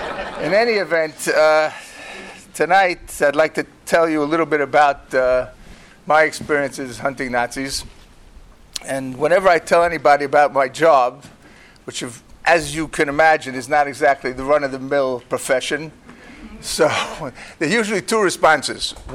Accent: Brooklyn, New York, United States; accent: Brooklyn; My fantasy growing up in Brooklyn, as you can hear from my wonderful Brooklyn accent, was actually to be the first Orthodox Jew to play in the NBA.

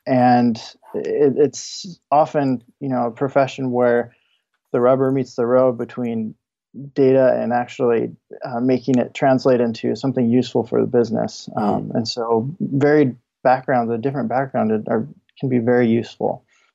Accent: Utah, United States; I'm from Utah, state Utah, in the U.S. originally.

